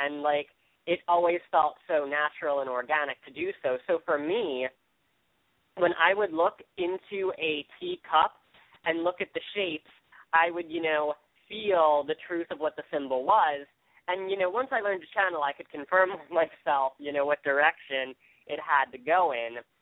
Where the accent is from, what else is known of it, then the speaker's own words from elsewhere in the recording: Philadelphia, Pennsylvania, United States; I was with a friend at the Philadelphia Art Museum. I'm from Philadelphia.